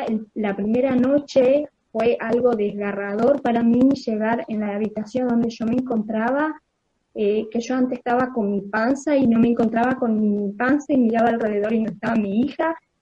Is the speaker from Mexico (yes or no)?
no; Paraguay; now in Argentina; nacionalidad paraguaya, hace 15 años aproximadamente que me vine acá en Argentina